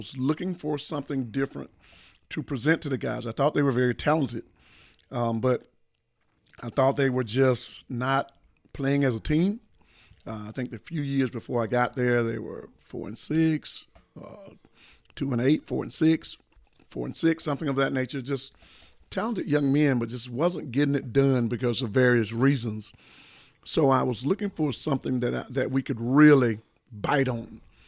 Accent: Quitman, Georgia, United States; I'm 56 years old, born and raised in Quitman, Georgia.

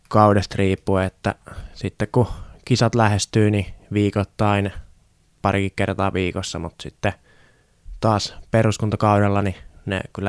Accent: Nastola, Päijät-Häme, Finland; also born or lived in Lahti; mä oon syntynyt Lahdessa, mutta sitten me 3-4 vanhanta muutettiin Nastolaan

